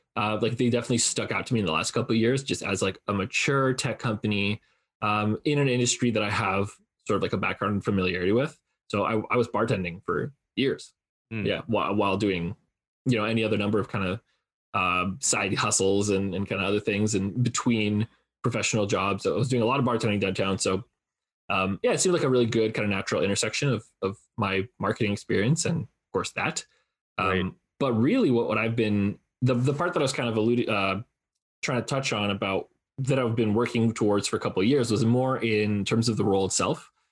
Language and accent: English; Toronto, Ontario, Canada; I'm originally from Toronto.